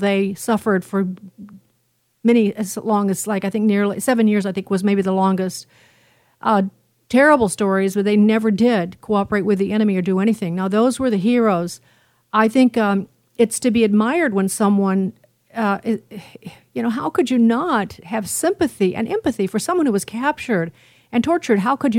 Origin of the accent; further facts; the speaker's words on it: Illinois, United States; go into Illinois, my home state